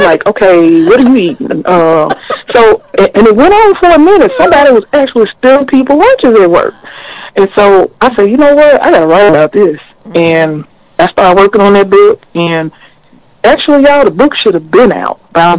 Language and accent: English; Memphis, Tennessee, United States; Tennessean. I was born and raised here in Memphis.